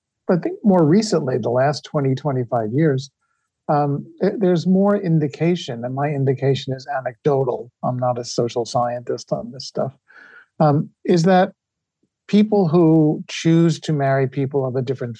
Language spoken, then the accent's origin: English; New York, United States; I was born in 1953. Growing up on Long Island, there were lots and lots of Jewish families that celebrated Christmas.